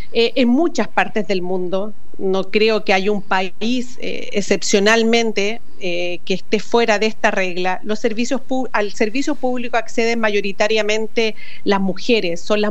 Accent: Chile; soy chilena, vivo en Santiago, de profesión periodista, como tú.

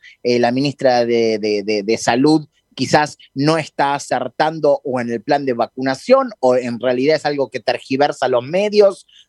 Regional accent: Argentina; estamos con la expectativa y con esas ganas de salir adelante como país, como sociedad, como argentino

